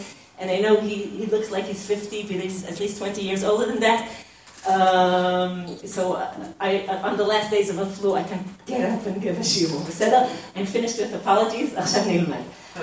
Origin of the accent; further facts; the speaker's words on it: Israel; born there; English is a second language; I was born in Israel, and thank God my parents made Aliyah before I was born, and there isn't a day that goes by that I'm not grateful for that, but you have to pay the price for my accent and lack of vocabulary when I stumble on the words.